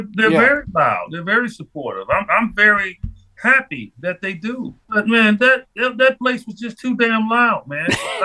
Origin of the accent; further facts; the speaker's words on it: Chicago, Illinois, United States; All the way back growing up in Chicago.